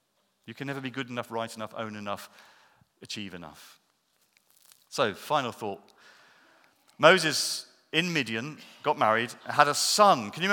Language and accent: English; England, United Kingdom; I'm English. I live in England. I've always lived in England. I was born in England. And I'm really grateful to be English.